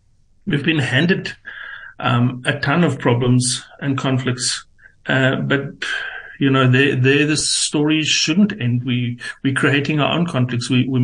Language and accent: English; South Africa; I'm also a South African.